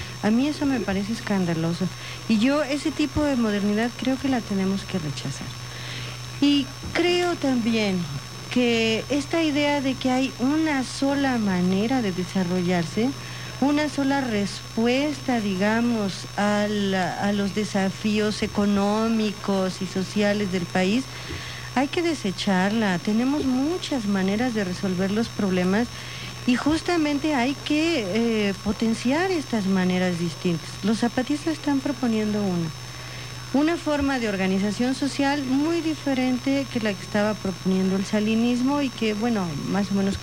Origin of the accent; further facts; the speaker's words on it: Mexico; nuestra posibilidad de seguir existiendo como mexicanos. Y también como indígenas, pero como mexicanos primero que nada.